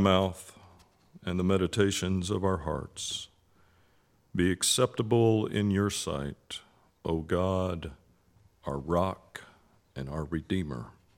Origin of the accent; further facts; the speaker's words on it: Meridian, Mississippi, United States; at a small church venue in my hometown of Meridian, Mississippi